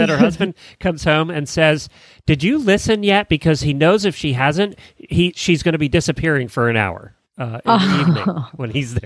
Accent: Ocala, Florida, United States; from Ocala, Florida.

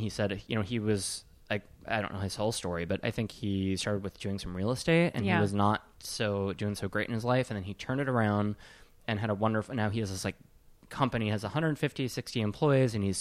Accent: Wisconsin, United States; I'm actually a pretty nice guy. I'm from Wisconsin.

